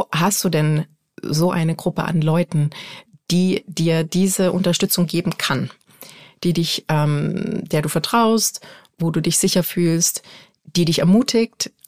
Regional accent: Dresden, Saxony, Germany; Ich komme ursprünglich aus Dresden.

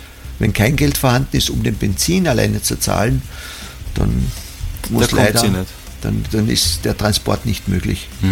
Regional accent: Perchtoldsdorf, Lower Austria, Austria; Also ich bin ja aus Berchtoldsdorf und in Berchtoldsdorf haben wir ungefähr 25 Ärzte im Umkreis von 5 Kilometern.

